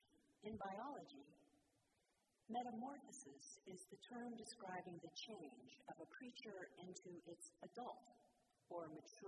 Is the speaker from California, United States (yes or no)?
yes; San Diego, California, United States; As a little girl growing up in San Diego, I managed one day to capture a caterpillar.